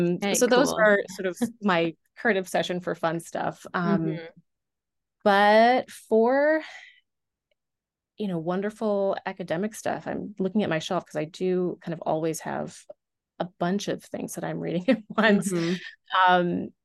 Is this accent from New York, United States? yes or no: yes; New York, United States; also born or lived in Boston; Like I said, I'm from New York originally. I went to grad school in Boston. I was not sure how I was going to feel about the Midwest.